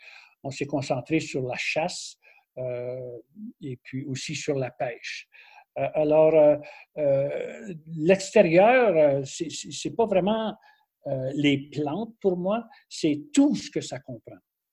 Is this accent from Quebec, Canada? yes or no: no; Manitoba, Canada; Parce que j'ai grandi, moi, au Manitoba, sur une ferme.